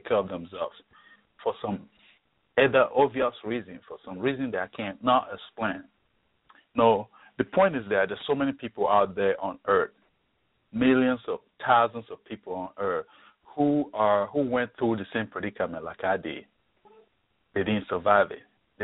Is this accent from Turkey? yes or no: no; Warri, Delta, Nigeria; born there; I was born in Nigeria, Warri City in Nigeria. It's one of the oil-producing city in Nigeria, Midwest Nigeria, the River Rhine.